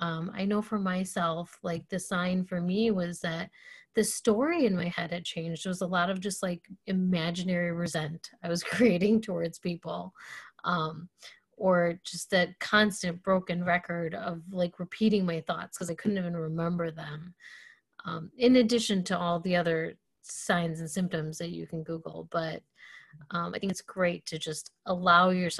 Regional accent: India; I'm Indian though, so I should know all about cardamom.

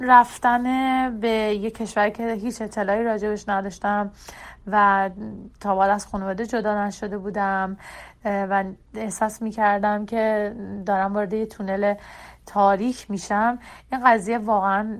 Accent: Iran; moved away; چرا از ایران مهاجرت کردم؟ خیلی علتهای زیادی داشت.

